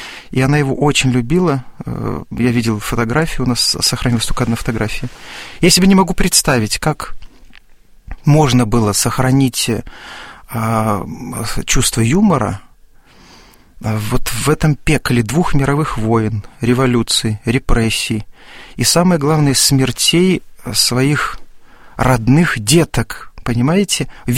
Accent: Gomel, Gomel Region, Belarus; известные люди в Гомеле, в моем родном городе

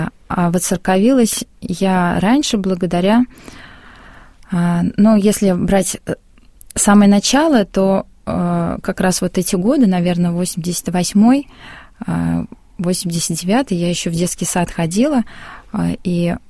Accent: Saratov Oblast, Russia; Хотя я жила в другом городе, я из Саратовской области

